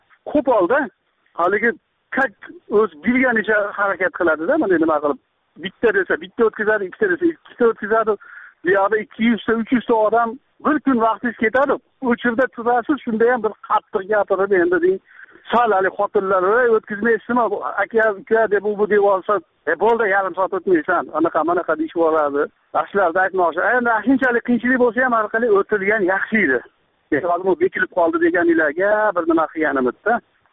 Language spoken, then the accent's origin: Uzbek; Marhamat, Andijan Region, Uzbekistan; now in Moscow, Russia; Andijonning Marhamatidan